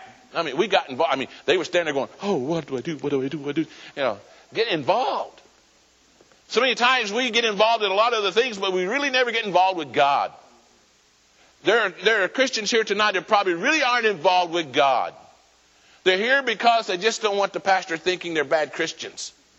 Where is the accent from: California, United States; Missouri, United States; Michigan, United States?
Missouri, United States; Springfield; also born or lived in Oklahoma; I was born here in Oklahoma, but I live most of my life in Missouri. And that's about all I can say. I was born here, and then Mom and Dad took us to Missouri. We live around Springfield most of our years.